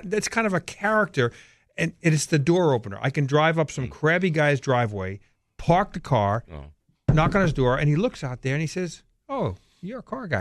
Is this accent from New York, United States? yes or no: yes; New York, United States; Well, before I got in racing, I grew up on Long Island